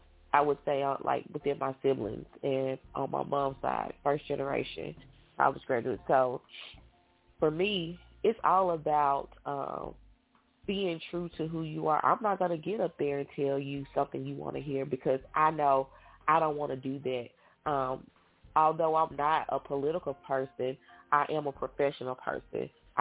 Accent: Pine Bluff, Arkansas, United States; being born and raised, I'm from Pine Bluff, born and raised here, went to school here, went to college here.

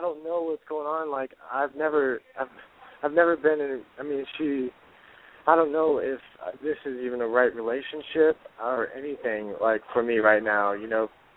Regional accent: Missouri, United States; I'm from Missouri.

